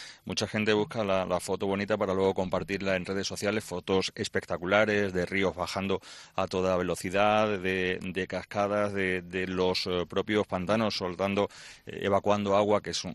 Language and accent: Spanish; Azuaga, Extremadura, Spain; yo vivo en Extremadura, yo vengo de Azuaga